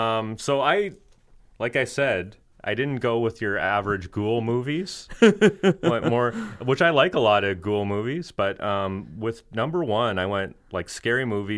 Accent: Stratford, Ontario, Canada; I'm from a small town or small city. I'm from Stratford, Ontario, a nice picturesque city, right?

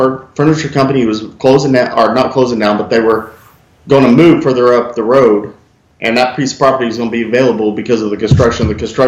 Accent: Magnolia, Texas, United States; I grew up out actually kind of the same area, Magnolia area, Tomball area

